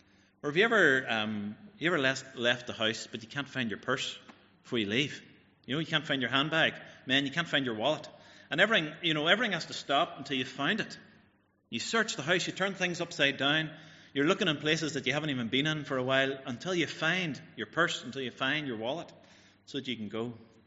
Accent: County Donegal, Ireland; I'm from Donegal, if I didn't say that at the start.

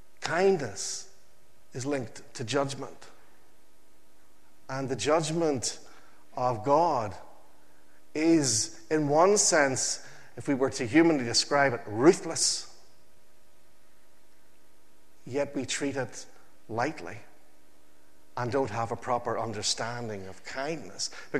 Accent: Portadown, Northern Ireland, United Kingdom; When I grew up in Portadown, there are street preachers every Saturday afternoon.

